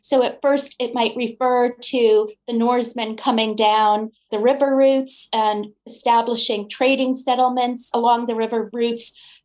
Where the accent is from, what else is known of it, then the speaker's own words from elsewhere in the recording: New York City, New York, United States; and I am a New Yorker through and through